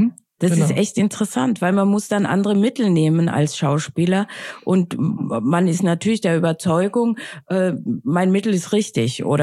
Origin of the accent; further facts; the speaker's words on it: Austria; now in Germany; ich bin ja aus Österreich, und dann denke ich, was ist das? Das ist ja total seltsam, weil ich habe verhältnismäßig wenig Zeit in Österreich verbracht und sehr, sehr, sehr viel Zeit, also von der Zeitspanne her, in Berlin.